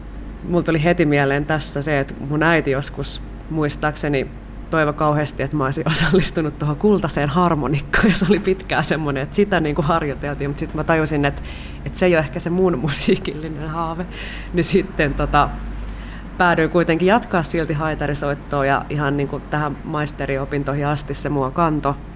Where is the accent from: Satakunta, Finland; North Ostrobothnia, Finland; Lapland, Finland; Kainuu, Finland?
Satakunta, Finland; Itse olen Satakunnasta kotoisin